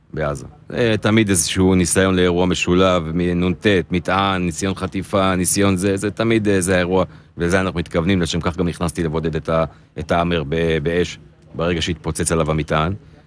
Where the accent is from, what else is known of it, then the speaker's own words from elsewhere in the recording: Haifa, Haifa District, Israel; now in Tel Aviv, Israel; אני חיפאי במקור.